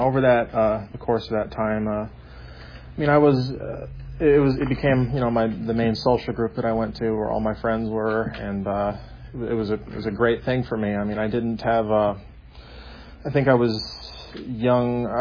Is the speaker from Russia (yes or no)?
no; Bainbridge Island, Washington, United States; I'm from Bainbridge Island.